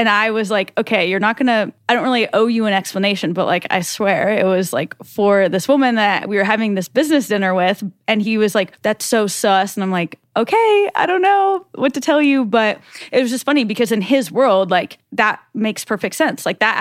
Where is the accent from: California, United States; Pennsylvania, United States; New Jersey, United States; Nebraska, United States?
Nebraska, United States; I was like, yeah, I'm from Nebraska, but I'm not giving him context to my entire life.